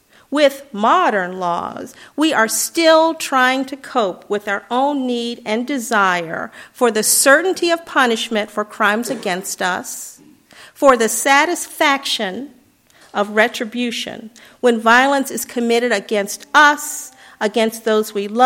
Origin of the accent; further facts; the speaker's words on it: Detroit, Michigan, United States; I grew up in Detroit, Michigan, in a neighborhood that became increasingly violent as the economy deteriorated and the drug and gang culture took over.